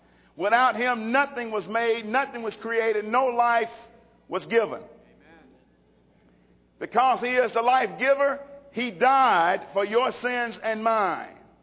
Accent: Alabama, United States; I was raised in Alabama. Prejudice is all get out.

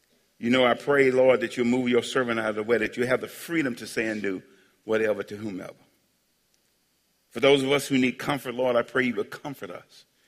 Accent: Alabama, United States; I'm from Alabama.

